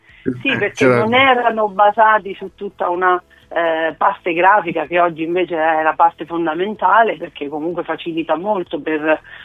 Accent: Cupra Marittima, Marche, Italy; Esattamente, sono di Cupra Marittima, la provincia è Ascoli Piceno.

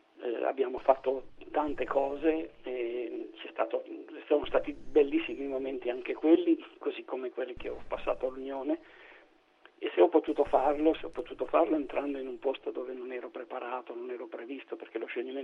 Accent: Sanremo, Liguria, Italy; born there; now in Genoa, Italy; Sono nato a Sanremo, in provincia di Imperia, nel 1948, ahimè.

